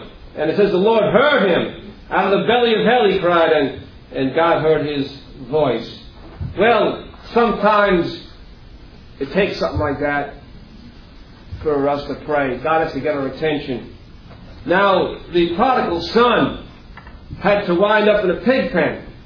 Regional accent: Queens, New York, United States; Now, when I was a young boy in Queens, growing up in Queens, there was a lot of kids like to wrestle and fight.

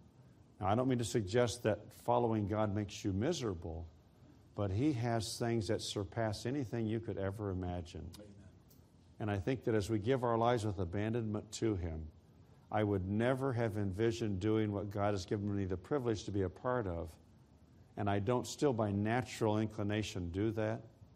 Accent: Iowa, United States; I'm originally from Iowa, and so I've gone back to some of those churches where I grew up as a child

